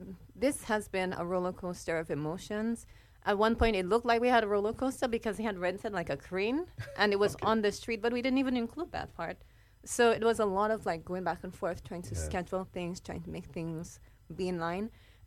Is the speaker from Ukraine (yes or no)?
no; St. Lucia; When I heard the opportunity to assist a fellow Saint Lucian in pursuing his goals, that also had a major part to play in it.